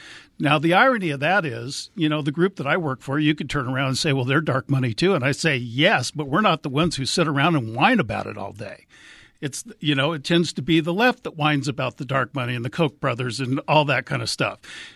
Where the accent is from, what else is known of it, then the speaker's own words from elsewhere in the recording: California, United States; I mean, I was raised in California. I wouldn't want to live there.